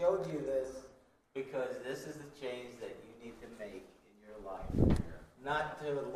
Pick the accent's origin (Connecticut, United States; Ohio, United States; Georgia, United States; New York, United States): New York, United States; I grew up in New York. I've seen it all.